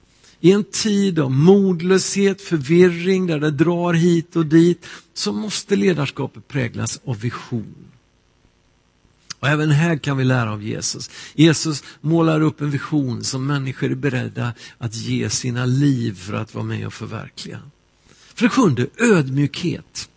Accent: Värmland, Sweden; Min pappa var pastor. Vi bodde i små församlingar ute på landet. Och i ett hem i Värmland där jag växte upp

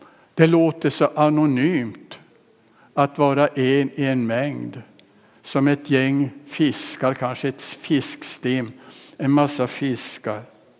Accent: Luleå, Norrbotten County, Sweden; now in Karlshamn, Sweden; vi har flyttat från Bökemål och vi bor i Karlshamn nu. Annars kommer jag uppifrån Luleå.

